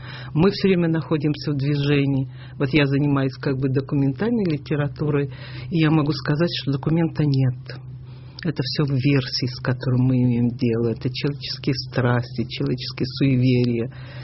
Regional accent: Ivano-Frankivsk, Ivano-Frankivsk Oblast, Ukraine; born there; поскольку я родилась в Ивано-Франковске

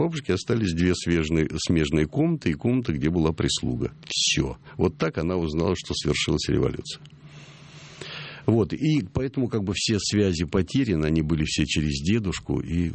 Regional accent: Moscow, Russia; Я вырос на Патриарших прудах

